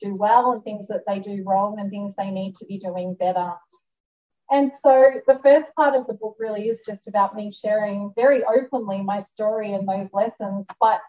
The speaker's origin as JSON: {"language": "English", "country": "Australia", "tie": "born or raised there", "lives_now": "United States", "said": "I grew up in Australia"}